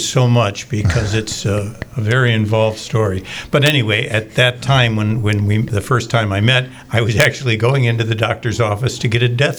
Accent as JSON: {"language": "English", "region": "Ohio", "country": "United States", "tie": "born or raised there", "said": "But I was raised down, it's called the Old Brooklyn area."}